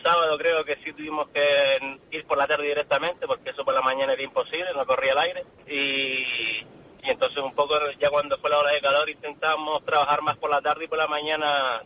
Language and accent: Spanish; Las Palmas, Canary Islands, Spain; porque somos de Las Palmas y para no estar trasladándonos